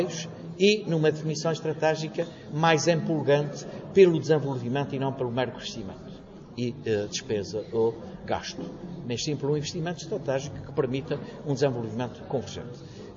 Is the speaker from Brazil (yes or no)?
no; Azores, Portugal; nós somos açorianos, portugueses